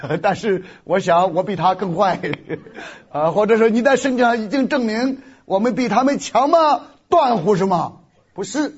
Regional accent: Shandong, China; 所以我老家是山东，我们山东是以出土匪出名的。

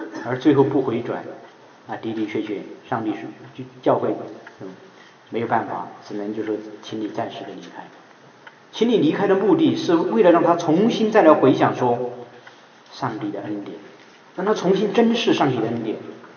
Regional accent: China; 我们中国人哈，一直说叫我们有一个词

